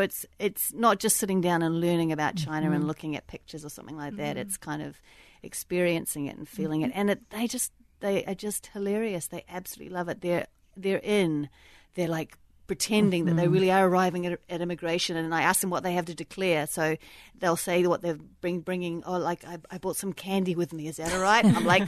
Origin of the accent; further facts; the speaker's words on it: New Zealand; also born or lived in Australia; because I grew up in New Zealand.